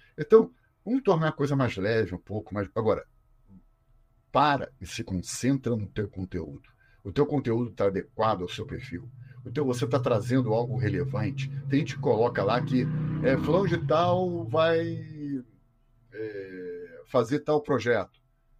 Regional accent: Rio de Janeiro, Brazil; Eu sou aqui do Rio de Janeiro

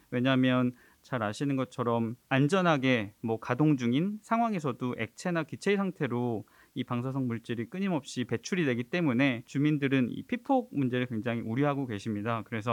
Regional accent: Seoul, South Korea; 저도 서울에서 나고 자랐고 사실 밀양 그 1년 살았던 거를 빼고 나면

